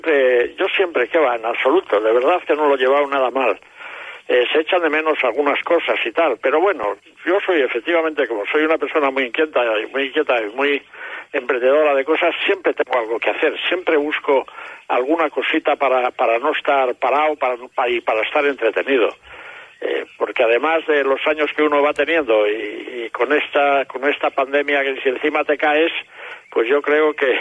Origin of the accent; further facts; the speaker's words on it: Asturias, Spain; also born or lived in Villalpando; now in Valladolid, Spain; yo es que nací en Villalpando, pero a los 9 años me fui para Asturias y estuve allí hasta los 20 y tantos años. Luego regresé a Valladolid